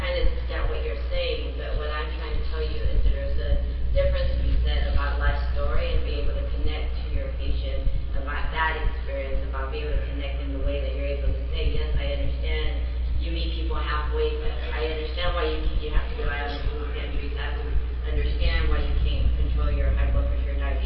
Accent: United States; I'm Mexican American, one out of six children

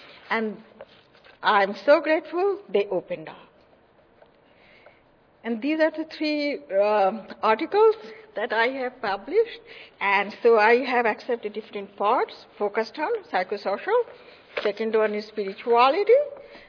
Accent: India; So now we have started cooking, and I'm originally from India.

